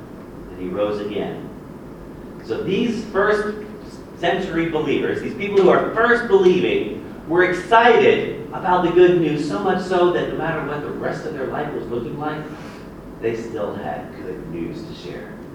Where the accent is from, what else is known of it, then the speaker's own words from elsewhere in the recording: Florida, United States; I grew up in Florida, she grew up in Kansas, but we're still sort of American